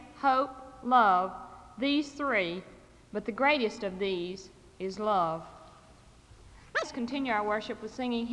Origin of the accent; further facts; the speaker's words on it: Siler City, North Carolina, United States; And myself, I'm a senior, and I'm from Siler City